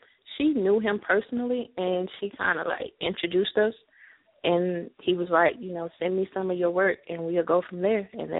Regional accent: Batavia, New York, United States; born there; I was born in Batavia, New York, but I live in Georgia now.

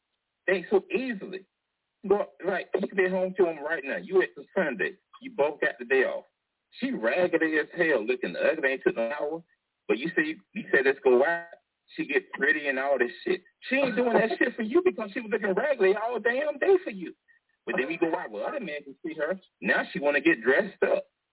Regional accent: Atlanta, Georgia, United States; When I'm from Atlanta, I've been in Atlanta most of my life. I'm very local.

